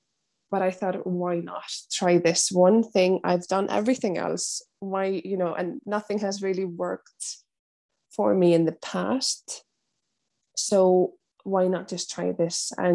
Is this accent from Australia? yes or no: no; Iceland; English is a second language; also born or lived in London, United Kingdom; now in Ireland; I'm 30 years old, and I'm from Iceland, but I live currently in Ireland. I've lived in Ireland for, I think, a bit more than 2 years now.